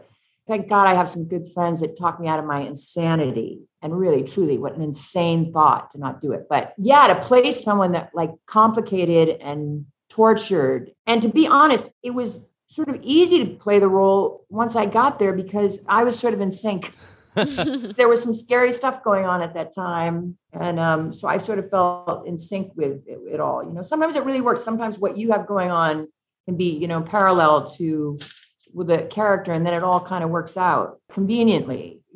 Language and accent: English; Boston, Massachusetts, United States; my sister and I grew up in Boston … decided to go to Tulane.